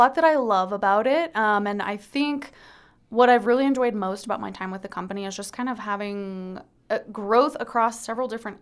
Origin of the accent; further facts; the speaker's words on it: Durango, Colorado, United States; also born or lived in Pacific Northwest; And then I got homesick. I'm originally from Durango, so I was ready to come back